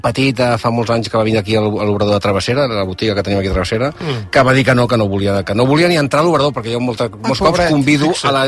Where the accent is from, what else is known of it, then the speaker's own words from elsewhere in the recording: Calafell, Catalonia, Spain; Jo soc de Calafell, platja.